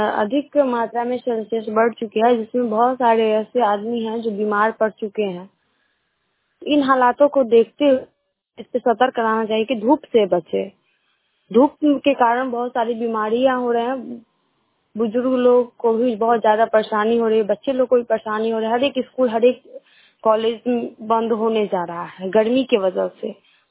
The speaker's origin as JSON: {"language": "Hindi", "town": "Jagdishpur", "country": "India", "said": "मैं जगदीशपुर गांव से बिलोंग करती हूँ।"}